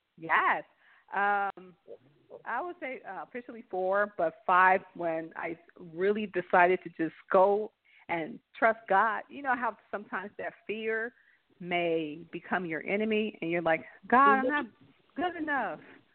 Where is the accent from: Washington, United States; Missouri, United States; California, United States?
Missouri, United States; St. Louis; I am from St. Louis, Missouri.